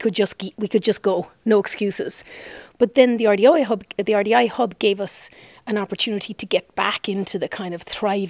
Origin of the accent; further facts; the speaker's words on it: Cork, Munster, Ireland; also born or lived in Dublin; Now, my wife is from Kerry, I'm from Cork, but Dublin was where it was at for us for a very long time.